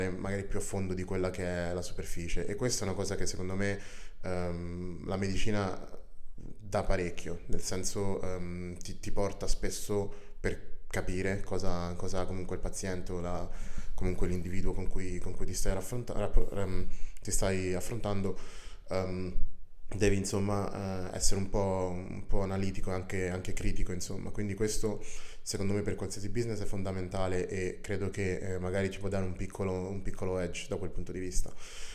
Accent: Latina, Lazio, Italy; also born or lived in London; io sono nato a Londra in realtà, però sono cresciuto a Latina, quindi vicino Roma

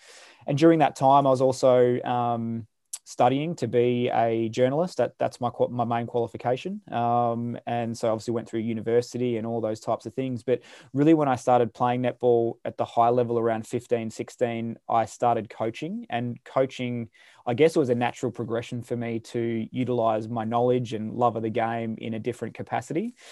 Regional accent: Victoria, Australia; Yeah, so I'm 36. I'm from Victoria in Australia. I grew up in country Victoria with three brothers and mum and dad.

